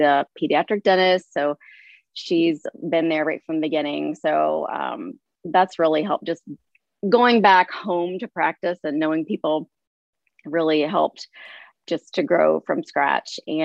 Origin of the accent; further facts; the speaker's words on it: St. Mary's, West Virginia, United States; My grandfather was a dentist, and he had a practice in St. Mary's, where I grew up in West Virginia.